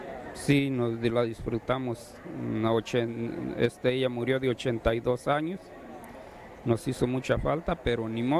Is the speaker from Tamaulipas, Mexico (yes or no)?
no; Puruándiro, Michoacán, Mexico; born there; Yo nací en Puruándiro, Michoacán.